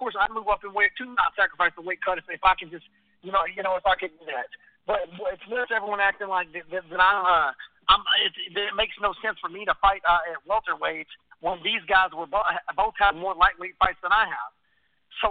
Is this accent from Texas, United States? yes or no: yes; Texas, United States; I'm from Texas.